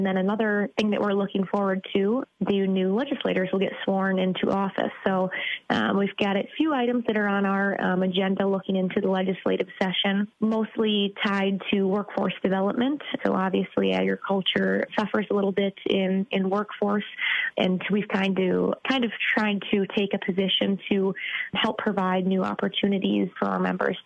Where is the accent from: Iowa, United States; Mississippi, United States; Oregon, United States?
Iowa, United States; in those dairy associations, and then actively involved in my rural community in Wisconsin and still my hometown in Northeast Iowa as well.